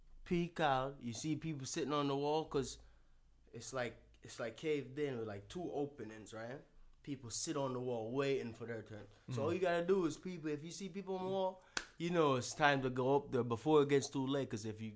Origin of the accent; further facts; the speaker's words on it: Spanish Town, Saint Catherine, Jamaica; first of all, I'm from Spanish Town, Jamaica. Community in Spanish Town is called De La Vega City. Right, Spanish Town, first capital of Jamaica. But I grew up literally playing on the streets.